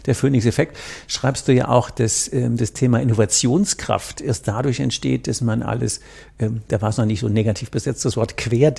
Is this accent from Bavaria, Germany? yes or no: no; North Rhine-Westphalia, Germany; ich komme aus dem Rhein, dafür sagen wir, Gölsche Klüngel